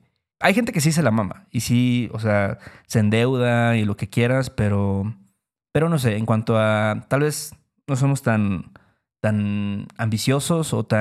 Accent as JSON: {"language": "Spanish", "country": "Mexico", "said": "nosotros la verdad es que no somos el mexicano promedio."}